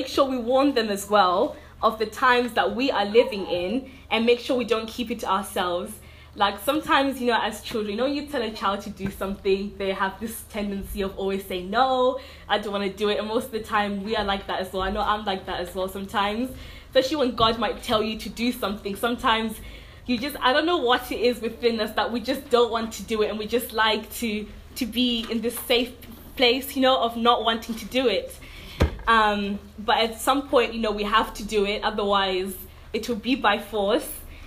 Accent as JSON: {"language": "English", "country": "Zimbabwe", "tie": "born or raised there", "said": "I was born and raised in Zimbabwe, but for a period of time, my parents moved to England first. So I was living with like aunts and uncles and like family members."}